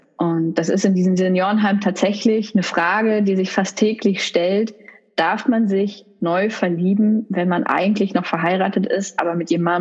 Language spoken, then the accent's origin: German; Essen, North Rhine-Westphalia, Germany; Das ist ein Pflege- und Seniorenheim in Essen, im Ruhrgebiet, wo ich herkomme